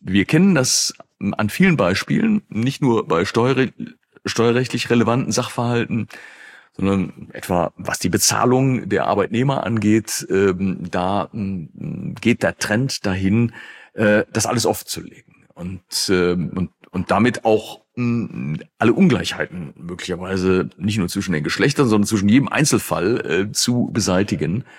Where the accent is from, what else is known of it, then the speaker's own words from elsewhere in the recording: North Rhine-Westphalia, Germany; als Rheinländer